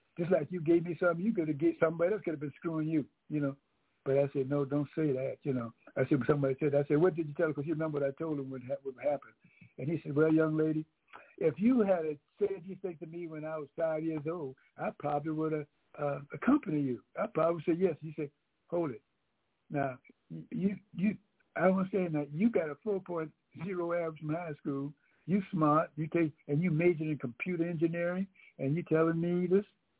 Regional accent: Georgia, United States; because she was from Florida and, you know, I'm from Georgia

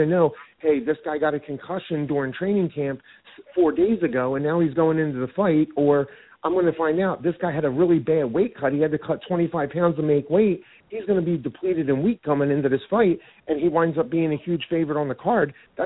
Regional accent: Atlantic City, New Jersey, United States; I'm from Atlantic City, New Jersey.

